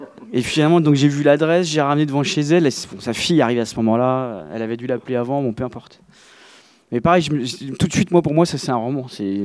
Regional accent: Besançon, Bourgogne-Franche-Comté, France; Et à chaque fois, quand je dis que je suis de Besançon, les gens sourient bêtement.

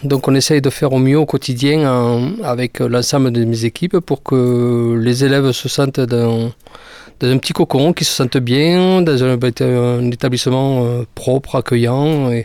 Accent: Occitanie, France; Je suis natif du Nord Aveyron.

